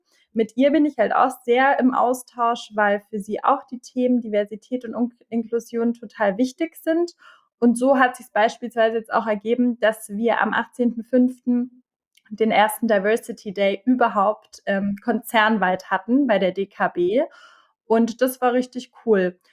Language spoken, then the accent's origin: German; Bavaria, Germany; born there; now in Berlin, Germany; ich bin 33 Jahre alt oder jung, je nachdem. Bin Wahl-Berlinerin und gebürtige Bayerin.